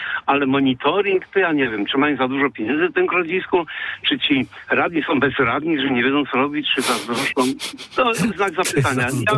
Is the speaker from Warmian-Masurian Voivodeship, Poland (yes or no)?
no; Poznań, Greater Poland Voivodeship, Poland; now in Oborniki, Poland; Ja mieszkam w Obornika, ale pochodzę z Grunwaldu.